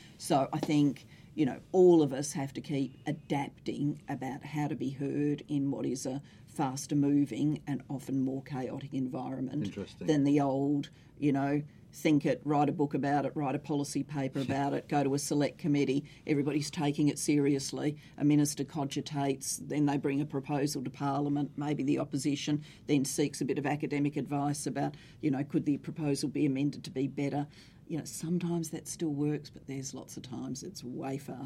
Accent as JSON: {"language": "English", "region": "South Australia", "country": "Australia", "tie": "born or raised there", "said": "I'm running a royal commission in my home state of South Australia at the moment"}